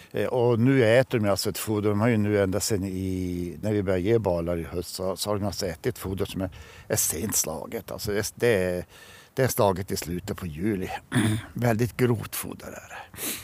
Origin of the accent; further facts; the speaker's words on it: Norrbotten County, Sweden; Sånt där som vi norrbottningar inte riktigt tycker om.